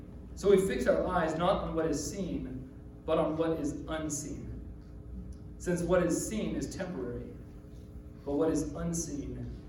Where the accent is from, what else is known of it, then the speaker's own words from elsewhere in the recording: United States; Because I'm an American.